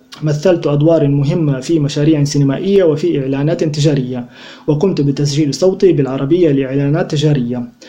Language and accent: Arabic; Kuwait; moved away as an adult; now in Russia; عمري 43 سنة. أنا من الكويت، ولدت وعشت هناك 19 عاما. أعيش في روسيا 25 سنة. أحصل على شهادة تعليم عالي تقنية، أتكلم بطلاقة الروسية والعربية.